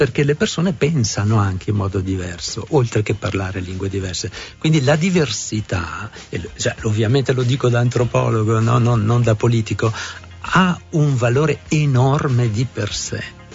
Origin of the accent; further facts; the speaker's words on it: Trentino-Alto Adige, Italy; il Trentino nella fattispecie, è anche mio, anch'io sono trentino, cioè è casa mia.